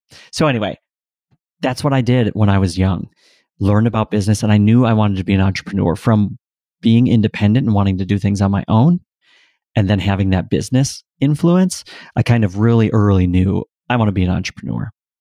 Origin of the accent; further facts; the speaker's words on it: Milwaukee, Wisconsin, United States; I grew up in Milwaukee, single mom, three kids.